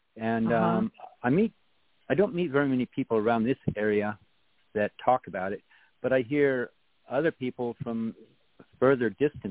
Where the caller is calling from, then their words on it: Idaho, United States; from Idaho.